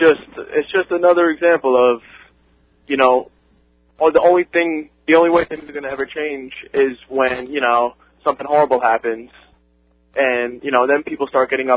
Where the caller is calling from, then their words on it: Brookhaven, United States; Brookhaven.